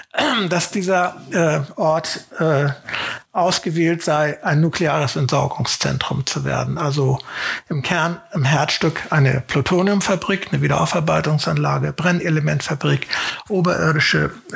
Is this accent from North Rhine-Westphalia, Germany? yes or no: no; Lower Saxony, Germany; Also ich komme aus dem Wendland, ne? Ich muss noch dazu sagen, habe da auch bis heute meine Familie